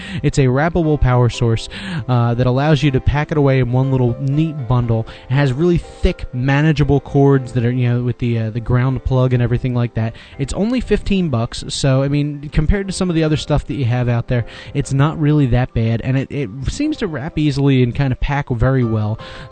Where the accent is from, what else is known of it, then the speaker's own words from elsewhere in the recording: Philadelphia, Pennsylvania, United States; like I said, I'm from Philadelphia. So I have a very deep, committed relationship to the city.